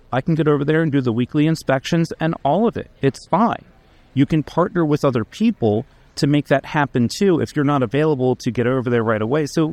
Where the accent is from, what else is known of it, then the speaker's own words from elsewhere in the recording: Maryland, United States; Well, being that I'm from Maryland, we are still seeing a lot of appreciation in our market.